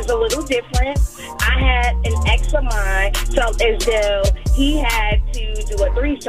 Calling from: Plainfield, New Jersey, United States; I'm calling from Plainfield, New Jersey.

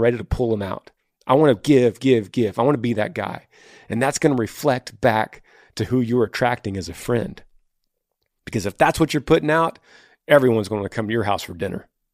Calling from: New Mexico, United States; hey, Granger … from New Mexico.

